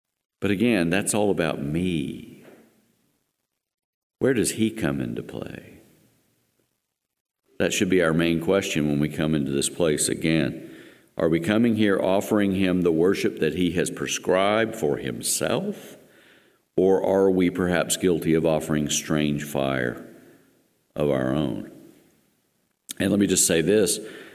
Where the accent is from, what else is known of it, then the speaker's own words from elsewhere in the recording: Appalachia, United States; I'm from Appalachia, so this happens all the time.